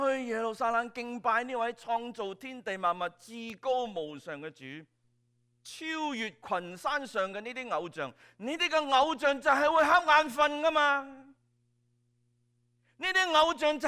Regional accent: Hong Kong; 这个跟我们香港来的人的背景可能有点不太理解，因为我们在香港很大的庙不是在山上，在山脚或者山腰。

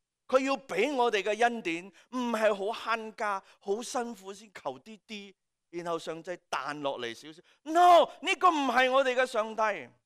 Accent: China; 我们中国人说常存三分饥寒，所以吃少点

